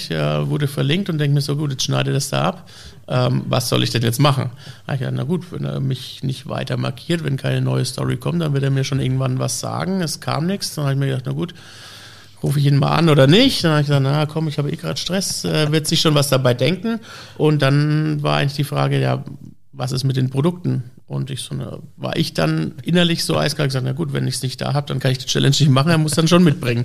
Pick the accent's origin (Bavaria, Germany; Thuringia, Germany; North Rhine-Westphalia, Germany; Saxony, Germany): Bavaria, Germany; Würzburg; bin ja gebürtiger Würzburger